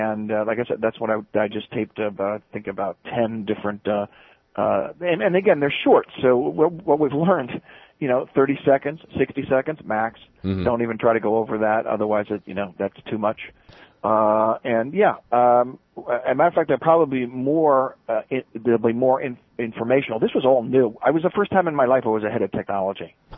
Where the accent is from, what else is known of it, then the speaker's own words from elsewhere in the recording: United States; It shouldn't be me saying it because I'm an American.